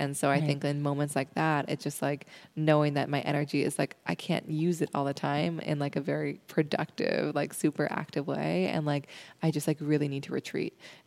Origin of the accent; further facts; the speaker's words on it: Seattle, Washington, United States; you know, I grew up in Seattle, but I was just like seeking all the Shambhala centers when I was in high school